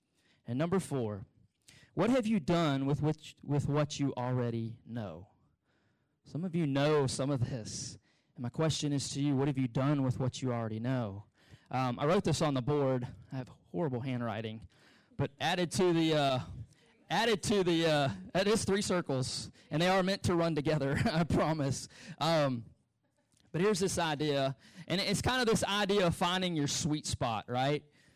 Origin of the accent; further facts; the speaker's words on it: Beaumont, Texas, United States; also born or lived in France; I think God was using France to prepare me to go back to my hometown, to Beaumont, Texas, and be a pastor for 2 years